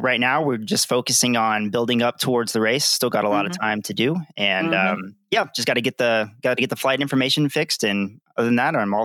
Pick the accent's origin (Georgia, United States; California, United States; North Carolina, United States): North Carolina, United States; Denver; also born or lived in Ithaca, New York; now in Flagstaff, United States; I am originally from Ithaca, New York. I was born in New York. Parents were in the military, so I grew up most of my life in right outside of Charlotte, North Carolina, a small town called Denver.